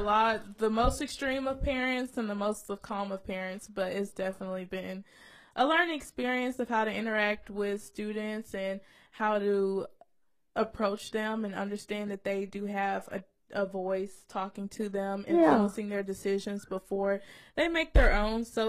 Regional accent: Decatur, Georgia, United States; I'm from Atlanta, Georgia. I'm a senior from Decatur, Georgia.

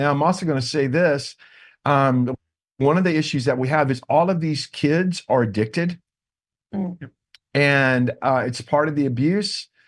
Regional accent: Joshua, Texas, United States; I'm a yahoo from Joshua, Texas.

